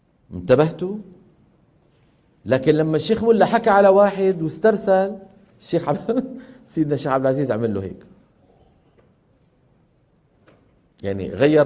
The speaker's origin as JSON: {"language": "Arabic", "town": "Damascus", "region": "Damascus Governorate", "country": "Syria", "said": "لما ينزل إلى دمشق اللي هي مدينتي أنا"}